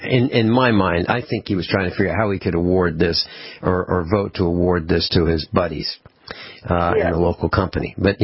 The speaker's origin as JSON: {"language": "English", "region": "East Coast", "country": "United States", "said": "because I'm from the East Coast, we have a long driveway"}